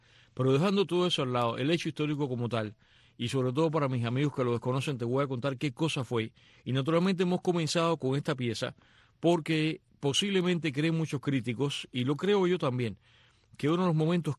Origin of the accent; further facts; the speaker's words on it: Cuba; moved away; desde que me fui de Cuba